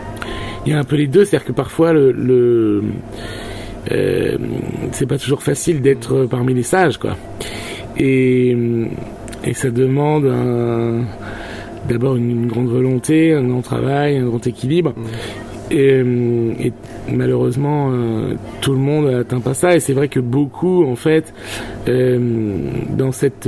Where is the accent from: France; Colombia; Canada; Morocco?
France; now in Barcelona, Spain; oui, je suis français, je vis à Barcelone.